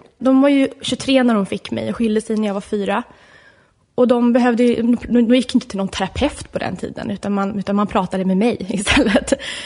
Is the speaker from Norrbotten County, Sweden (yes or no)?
no; Jakobsberg, Stockholm County, Sweden; Nej, jag är uppvuxen i Järfälla, i Jakobsberg